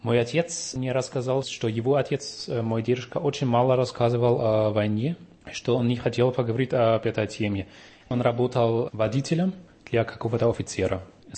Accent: Germany; Russian is a second language; я все равно по менталитету, по образу жизни... Да, я немец.

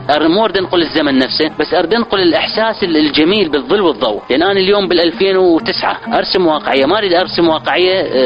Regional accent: Baghdad, Baghdad Governorate, Iraq; moved away as an adult; now in Jordan; من قلب بغداد نفسها، منطقة حي العامل، منطقة من المناطق الشعبية بغداد

